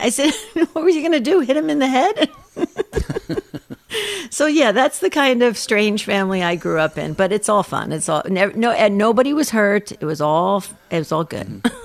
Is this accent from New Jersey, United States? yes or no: yes; New Jersey, United States; So when we lived in New Jersey, okay, and we grew up in New Jersey, yes, but it was a regular occurrence on the weekends.